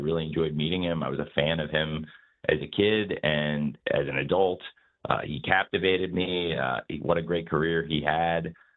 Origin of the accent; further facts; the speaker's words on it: Champaign, Illinois, United States; And it was the first time I'd ever seen wrestling live outside of Champaign, Illinois, my hometown.